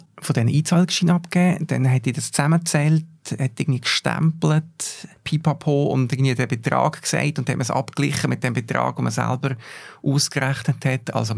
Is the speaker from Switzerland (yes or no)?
yes; Mellingen, Aargau, Switzerland; Und der Geruch von dieser Postfiliale in Mellingen, dort, wo ich aufgewachsen bin